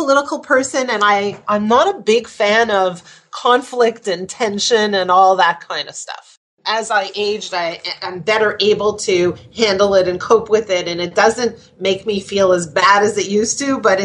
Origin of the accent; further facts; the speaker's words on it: Montreal, Quebec, Canada; when I grew up in Montreal